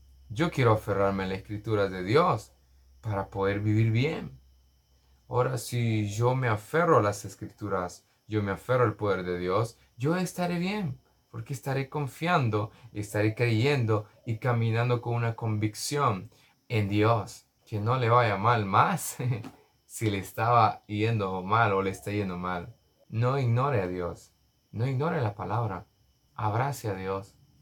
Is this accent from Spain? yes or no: no; El Salvador; como decimos salvadoreños, no cuadran.